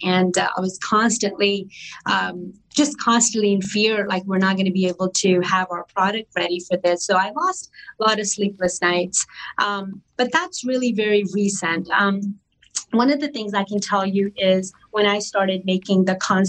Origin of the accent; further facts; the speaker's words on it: India; I mean, I am Indian. I've been drinking tea since I was 2.